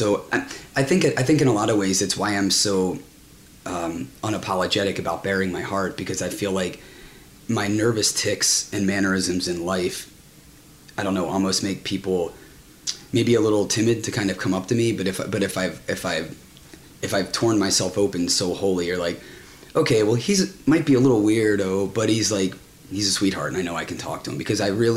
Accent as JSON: {"language": "English", "country": "Ireland", "said": "I'm Irish kid, right? So I come from like sort of a Catholic background."}